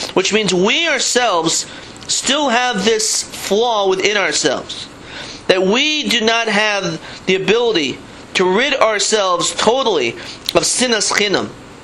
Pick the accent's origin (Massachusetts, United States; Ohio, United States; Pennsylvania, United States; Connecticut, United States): Connecticut, United States; New London; As a child growing up in New London, Connecticut, I saw much more avas chinam than sinas chinam.